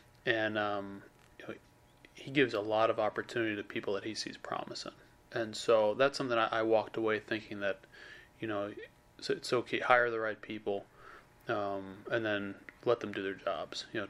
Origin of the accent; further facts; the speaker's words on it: New York, United States; I'm from New York. I want to go back home.